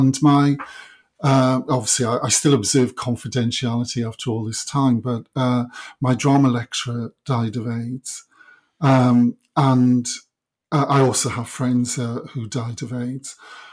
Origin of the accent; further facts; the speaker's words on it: Bargoed, Wales, United Kingdom; I'm from the Valleys. I'm from a small town called Bargoed, which is about 17 miles from Cardiff. But could really be much further because it's, you know, it was a very quiet, kind of enclosed valleys town, a former mining town.